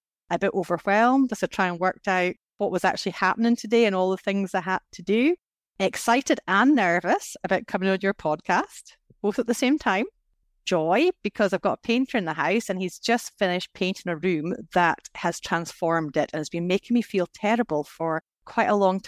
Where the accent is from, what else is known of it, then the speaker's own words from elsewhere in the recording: Scotland, United Kingdom; I was brought up in Scotland in the 1980s